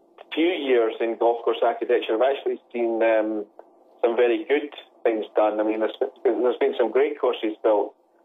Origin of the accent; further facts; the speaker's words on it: Scotland, United Kingdom; Well, the area I'm from is where Muirfield, where the Open Championship is played. My hometown is about 10 miles from Muirfield and near the village of Gullen, where I'm a member. It's real linksy terrain.